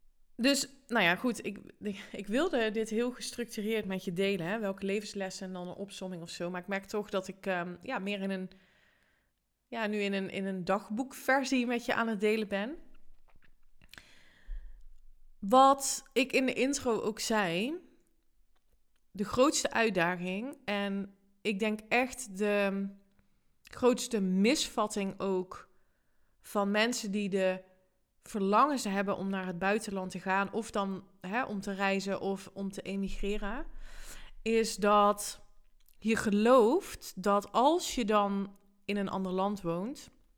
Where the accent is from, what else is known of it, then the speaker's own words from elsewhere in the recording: Netherlands; Ik vind Nederland, dat is toevallig, daar ben ik geboren en daar ben ik opgegroeid